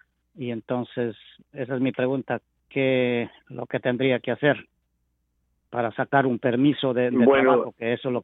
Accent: Ecuador; moved away; yo soy ecuatoriano y tengo viviendo aquí, voy a cumplir 12 años en este diciembre del 2016. Entré acá inmigrando.

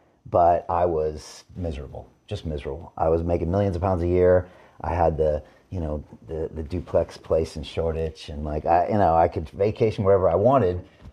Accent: California, United States; And I grew up in the States, California, and I always thought money would make me happy.

